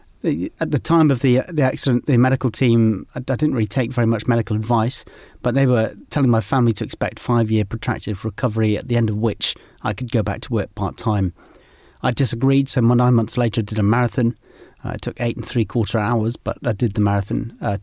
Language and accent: English; South West England, United Kingdom; As a young boy, I grew up in South Devon, so I had the moors and the rivers and the lakes and the streams and the coast.